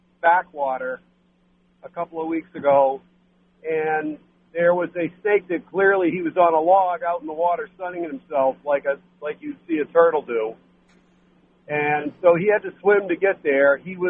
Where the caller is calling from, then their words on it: Hopkinton, New Hampshire, United States; calling from Hopkinton.